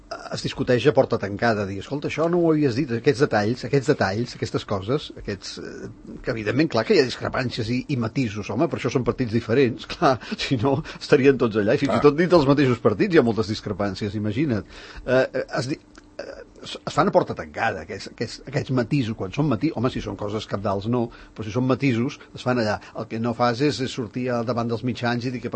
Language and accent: Catalan; Catalonia, Spain; i com que som catalans i no hi ha manera d'arribar a la resolució